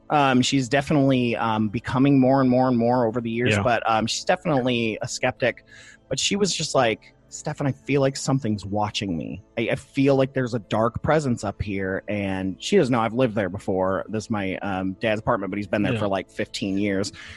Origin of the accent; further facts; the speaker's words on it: Toledo, Ohio, United States; I went up to my hometown of Toledo and went up to Detroit.